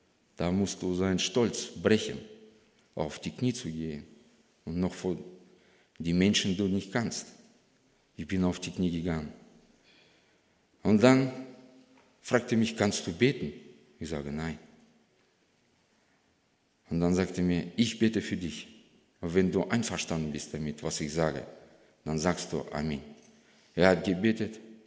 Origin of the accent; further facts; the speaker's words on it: Karaganda, Karaganda Region, Kazakhstan; Ich komme aus Kasachstan, Stadt Karaganda.